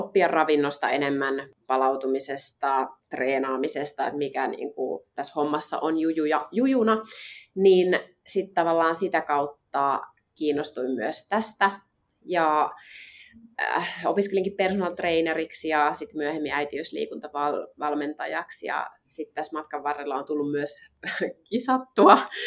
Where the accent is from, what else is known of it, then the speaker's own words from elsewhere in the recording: Mikkeli, South Savo, Finland; now in Helsinki, Finland; mä oon tosiaan nyt tällä hetkellä niin 32-vuotias ja oon alun perin Mikkelistä kotoisin, eli Mikkelissä oon syntynyt ja siellä varttunut, käynyt koulut. Ja lukion jälkeen sitten mä muutin tänne Helsinkiin opiskelemaan bioanalytiikkaa.